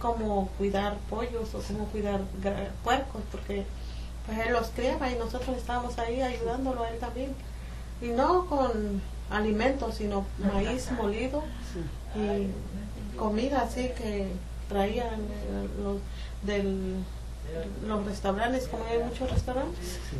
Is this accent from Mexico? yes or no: yes; Mexico; born or raised there